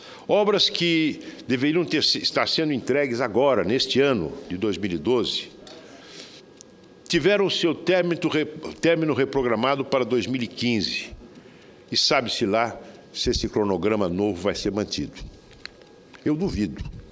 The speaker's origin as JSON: {"language": "Portuguese", "town": "São José do Rio Preto", "region": "São Paulo", "country": "Brazil", "tie": "born or raised there", "said": "a BR que passa na minha cidade natal, São José do Rio Preto."}